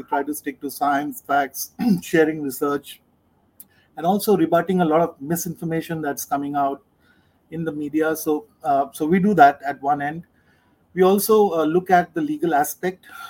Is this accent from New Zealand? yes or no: no; India; I'm from India. I'm based in Mumbai, which is a large city.